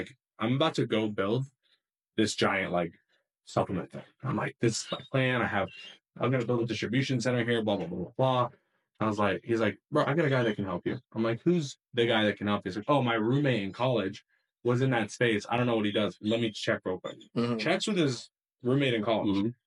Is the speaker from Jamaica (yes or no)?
no; Lebanon; I'm from Lebanon in the Middle East.